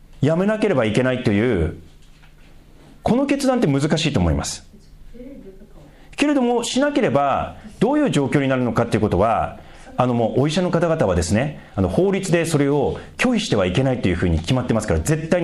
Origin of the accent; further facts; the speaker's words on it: Sendai, Miyagi, Japan; 私自身が仙台出身でしょっちゅう行ってたんですね